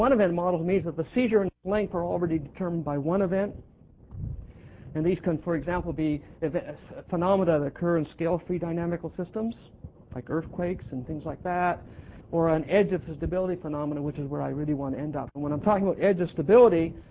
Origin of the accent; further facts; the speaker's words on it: Nova Scotia, Canada; I have a long-time connection to Toronto. I'm from Nova Scotia